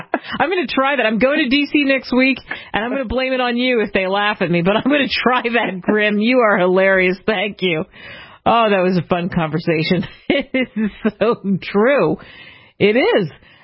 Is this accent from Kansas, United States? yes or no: no; Philadelphia, Pennsylvania, United States; I grew up in Philadelphia. I can't tell you how many times I've seen the Declaration of Independence